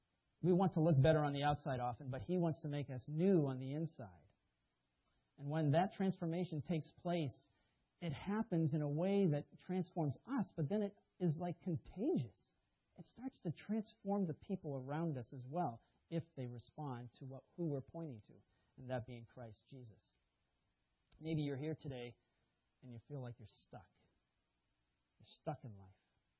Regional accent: Boston, Massachusetts, United States; I grew up in Boston. Boston's famous for that.

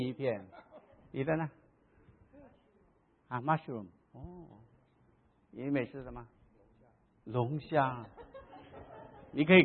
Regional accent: Malaysia; 我是马来西亚来的啊

